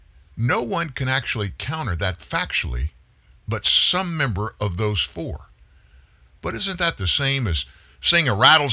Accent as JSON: {"language": "English", "region": "the South", "country": "United States", "said": "I'm from the South, so beans and rice are fine."}